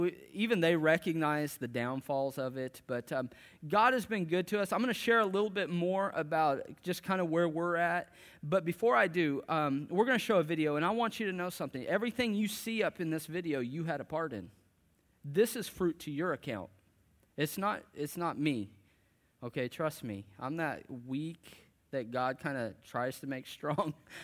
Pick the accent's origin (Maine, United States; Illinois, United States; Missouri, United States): Missouri, United States; because I was from Southwest Missouri.